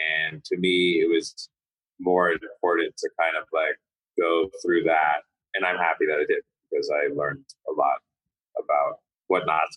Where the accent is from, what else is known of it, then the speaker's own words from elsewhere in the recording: California, United States; growing up in California, I always had this kind of attraction to like Chicano, like lowrider community and whatnot.